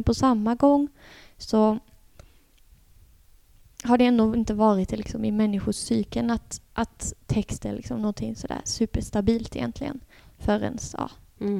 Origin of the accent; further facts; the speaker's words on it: Sweden; Som någonting som jag som svensk tilltalas av enormt